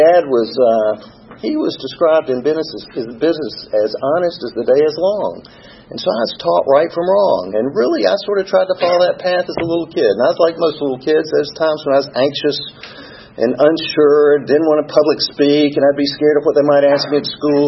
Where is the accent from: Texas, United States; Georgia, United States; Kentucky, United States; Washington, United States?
Georgia, United States; Atlanta; So, I was born right here in Atlanta, down at a hospital, used to be called Georgia Baptist, it's Atlanta Medical now, and I had loving parents.